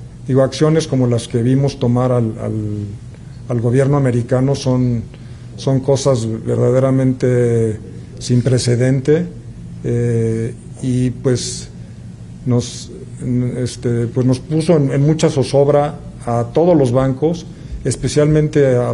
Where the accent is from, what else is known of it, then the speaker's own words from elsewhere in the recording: Mexico; somos más los mexicanos los que estamos un poco más asustados